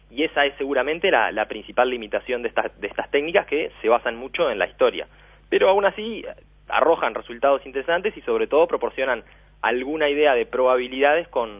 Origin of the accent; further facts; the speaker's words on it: Uruguay; como uruguayos tendríamos que decir que no